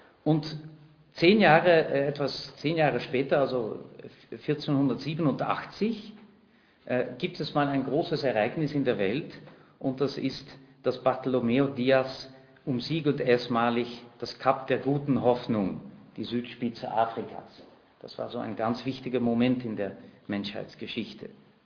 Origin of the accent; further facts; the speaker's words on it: Netherlands; German is a second language; ich bin selber Niederländer